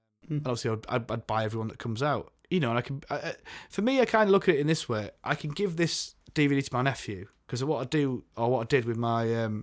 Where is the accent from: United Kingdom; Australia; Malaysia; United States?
United Kingdom; Yorkshire and the Humber; I'm a Yorkshireman.